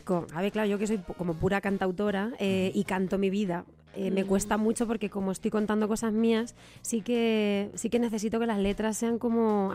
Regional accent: Spain; Soy muy española, me doy cuenta, de verdad.

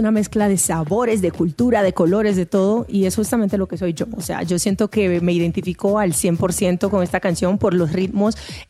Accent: Haiti; now in Dominican Republic; Haití, haitiana.

